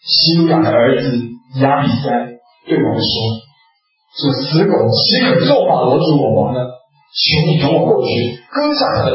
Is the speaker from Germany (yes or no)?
no; China; 饶恕是我们中国人最难的一个功课之一。